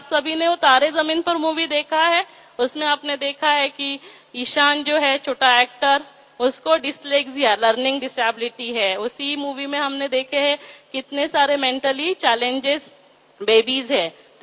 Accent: Maharashtra, India; मैं महाराष्ट्र से हूँ

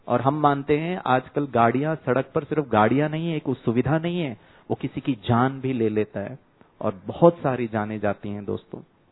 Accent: South India, India; Sorry, ये मैं south Indian हूं इसीलिए साउथ इंडियन पिक्चर लगाया है।

